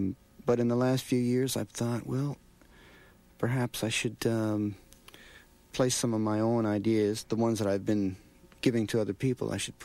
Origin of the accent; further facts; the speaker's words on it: Hamilton, Ontario, Canada; also born or lived in Hull, Quebec; At that time, this was Hamilton, Ontario, near Niagara Falls. But I was born in Quebec, in Hull, Quebec.